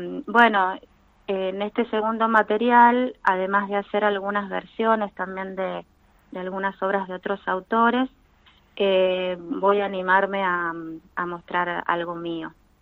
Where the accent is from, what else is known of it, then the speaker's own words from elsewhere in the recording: San Juan, Argentina; now in Buenos Aires, Argentina; Sí, soy sanjuanina de la capital.